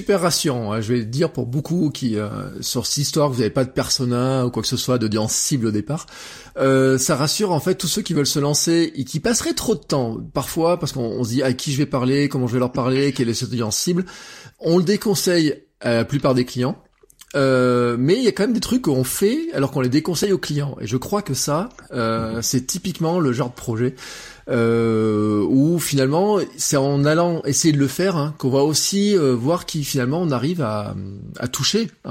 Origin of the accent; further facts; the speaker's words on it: Auvergne-Rhône-Alpes, France; comment moi, en tant qu'Auvergnat, je voudrais avoir de l'information de ma collectivité